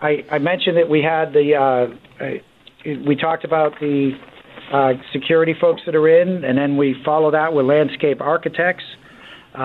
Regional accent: Boston, Massachusetts, United States; Well, hey, I grew up in Boston, Newell, so

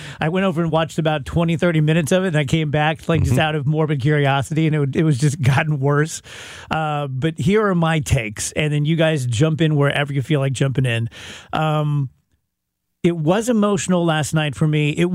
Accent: United States; the first time I can remember being holistically frightened as an American

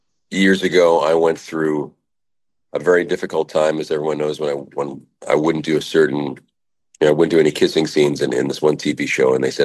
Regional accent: Ireland; But again, it's a good thing being Irish.

